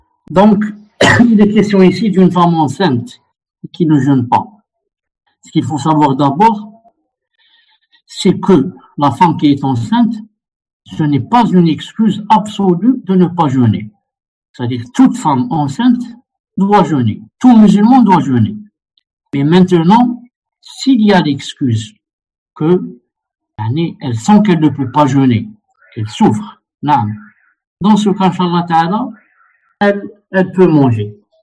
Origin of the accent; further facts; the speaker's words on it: Algeria; Alors de là, et par exemple chez nous en Algérie